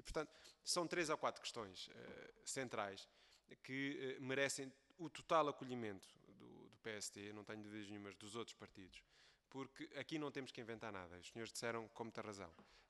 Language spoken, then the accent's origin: Portuguese; Setúbal, Portugal; Eu sou do distrito de Setúbal, como sabem, é um distrito fortemente com uma fileira florestal grande